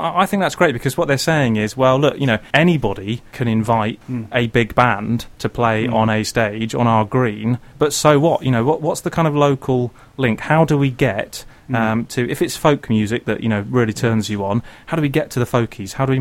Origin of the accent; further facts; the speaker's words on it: Teignmouth, South West England, United Kingdom; I grew up in Tynmouth in South Devon